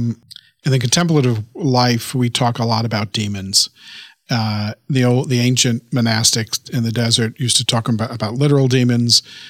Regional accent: Queens, New York, United States; So I was born in Queens and raised in Queens and near Long Island. So in a ethnic Roman Catholic family. Sort of half Irish, half Italian.

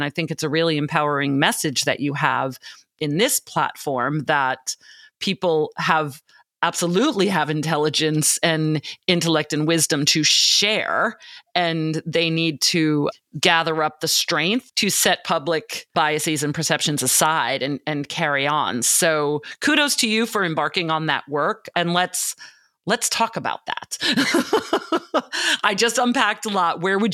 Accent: Northeast, United States; accent: Northeastern American English; my accent, which is not only is it American English, but it's from the Northeast in America, in the US

